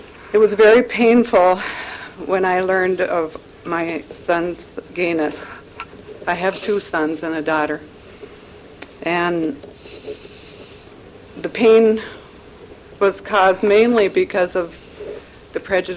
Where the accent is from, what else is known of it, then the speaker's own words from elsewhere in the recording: Rochert, Minnesota, United States; I'm from Rochert, Minnesota.